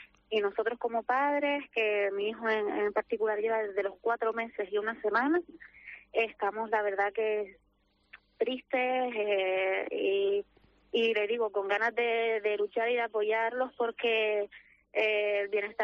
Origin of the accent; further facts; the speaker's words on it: Gáldar, Canary Islands, Spain; No, yo soy del municipio de Galdar